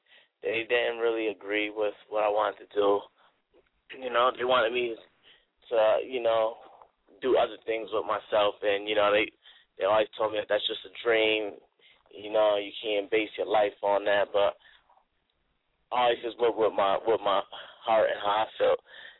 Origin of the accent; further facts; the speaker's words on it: Connecticut, United States; So I'm from Connecticut. He took me from CT out to NY, and we started recording out there.